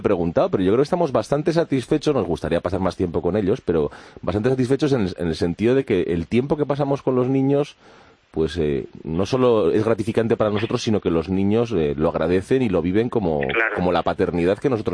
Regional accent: Basque Country, Spain; de ser hombre y de ser padre y de dos hijos, soy vasco.

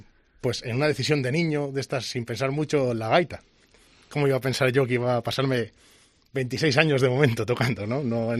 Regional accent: Castile, Spain; pero como digo yo siempre, nosotros somos castellanos.

